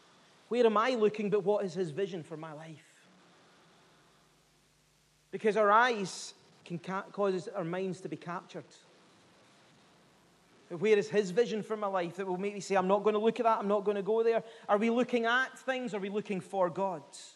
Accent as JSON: {"language": "English", "town": "Greenock", "region": "Scotland", "country": "United Kingdom", "said": "I may come from Greenock, but I'm not a Philistine."}